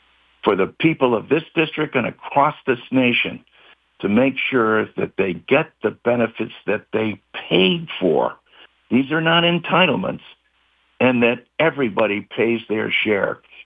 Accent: East Hartford, Connecticut, United States; the very people that I grew up with in East Hartford. These are blue-collar towns and blue-collar workers

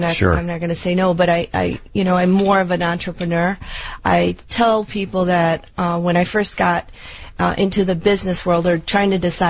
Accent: Chicago, Illinois, United States; I'm a Chicago born and raised girl. Family is originally from Mexico. And I've got to tell you, I grew up in the Pilsen area, little village, Bridgeport, now live in Lincoln Park

